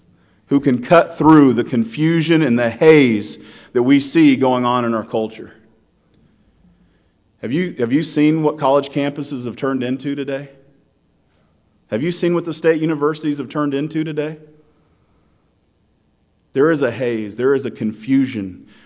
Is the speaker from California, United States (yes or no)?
no; Kansas City, Missouri, United States; I grew up in Kansas City.